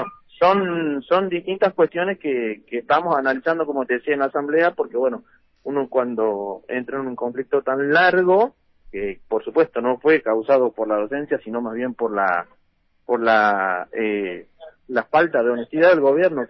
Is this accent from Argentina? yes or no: yes; Río Gallegos, Santa Cruz, Argentina; porque soy de acá de Río Gallegos